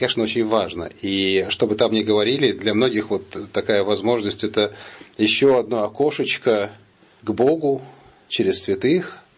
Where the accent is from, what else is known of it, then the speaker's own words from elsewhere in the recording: Russia; now in United Kingdom; Я человек, приехавший из России 4 года назад